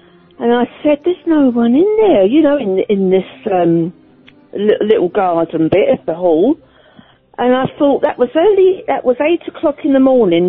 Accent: Holland-on-Sea, East of England, United Kingdom; because as you know, I'm from Holland-on-Sea in Essex.

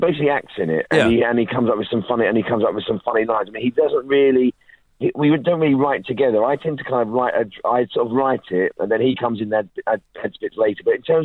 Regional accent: United Kingdom; I am British, yeah.

